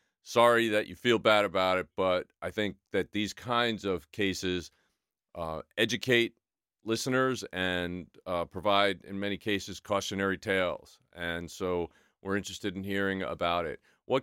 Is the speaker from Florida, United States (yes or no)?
no; New York, United States; Well, like John Tanza, I'm a New Yorker.